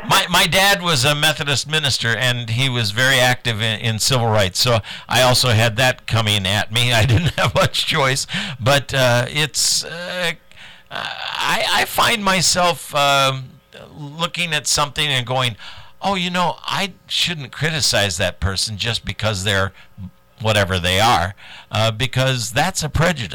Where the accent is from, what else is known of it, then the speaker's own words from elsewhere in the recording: South Bend, Indiana, United States; but I'm from South Bend. I went to South Bend Central High School and South Bend Central Junior High and South Bend John Adams High School.